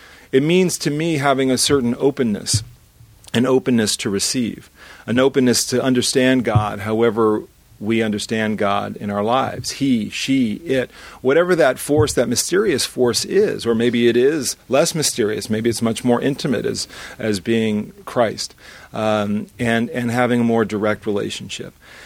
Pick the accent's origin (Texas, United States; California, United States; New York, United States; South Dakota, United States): California, United States; Los Angeles; I had an identity, a cultural identity as a Jew growing up in Los Angeles, but no real belief.